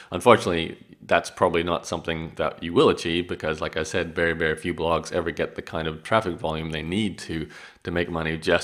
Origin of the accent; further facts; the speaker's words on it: Australia; accent: Canadian; Canadian and Australian has been the dominant influences growing up in Australia, but speaking with the Canadian accent and having many, many trips to Canada.